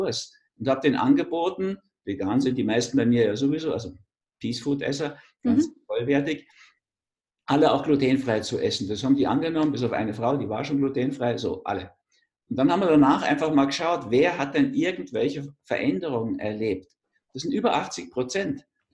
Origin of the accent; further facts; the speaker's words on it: Berlin, Germany; Und sonst hätte ich meine Jugend in Berlin wahrscheinlich gar nicht überstanden.